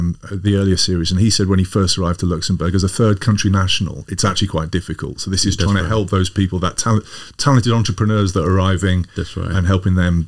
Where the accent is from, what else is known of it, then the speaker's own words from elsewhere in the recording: Sutton Coldfield, West Midlands, United Kingdom; And I'm from Sutton Coldfield.